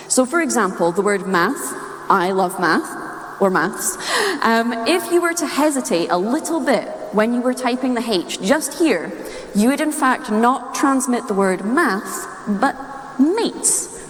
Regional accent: Scotland, United Kingdom; as you've noticed by the accent, I am Scottish.

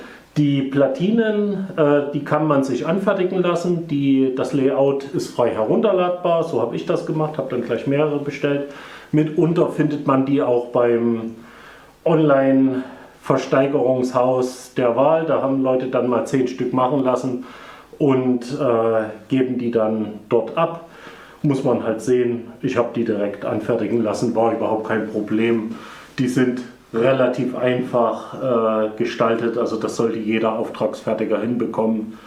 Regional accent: Saxony, Germany; Das ist der Martin … Wir kommen beide aus dem Hateotu im Vogtland

